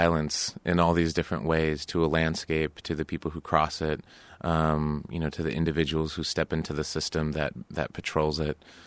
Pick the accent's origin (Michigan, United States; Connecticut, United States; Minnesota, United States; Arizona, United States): Arizona, United States; I grew up in Arizona, and my mother was a park ranger. So I grew up in all of these, you know, amazing outdoor natural places. I grew up very close to the desert. And, you know, I spent almost my entire life in Arizona.